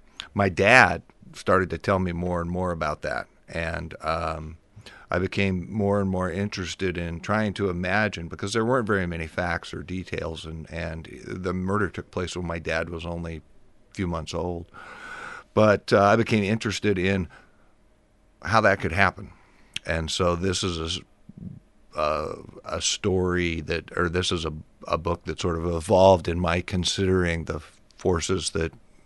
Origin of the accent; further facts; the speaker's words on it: Grand Coulee, Washington, United States; now in Spokane, United States; But I'm from the Grand Coulee area, kind of rocky scabland, semi-desert country, a little like Eastern Oregon.